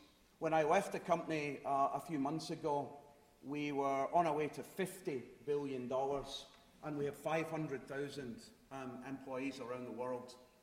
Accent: Glasgow, Scotland, United Kingdom; I'm from Glasgow, and when I was a baby, Glasgow was a microcosm of Northern Ireland, right?

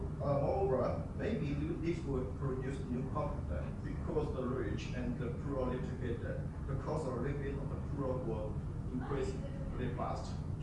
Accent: China; from China.

